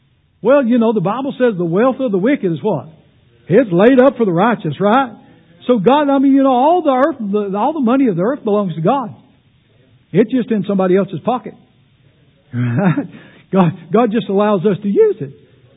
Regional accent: Kentucky, United States; I was from Magoffin County.

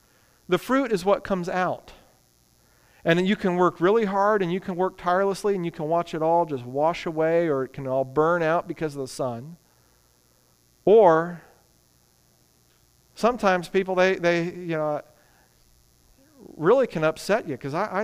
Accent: Texas, United States; And we said, well, we're from Texas. He said, well, you don't have an accent. I said, that's because we're living in the Metroplex. Nobody has an accent here.

